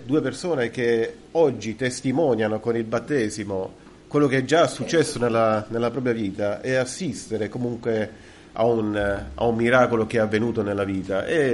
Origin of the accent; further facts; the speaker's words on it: Rome, Lazio, Italy; Vengo da Roma